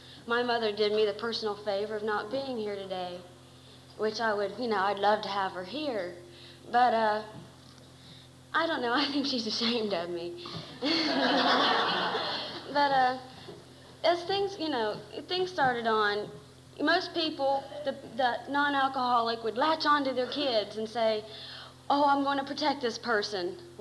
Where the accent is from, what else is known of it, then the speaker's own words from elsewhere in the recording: Akron, Ohio, United States; I'm from Akron.